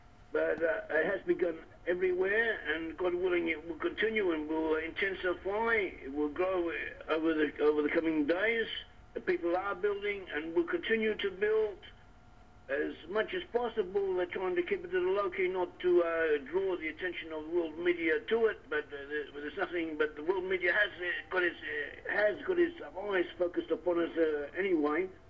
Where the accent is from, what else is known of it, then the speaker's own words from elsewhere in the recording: Australia; now in Israel; Yes, I've been here more than 20 years, but I still have my accent.